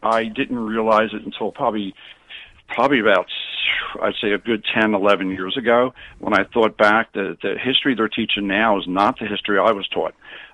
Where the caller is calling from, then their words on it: New Jersey, United States; I'm from New Jersey.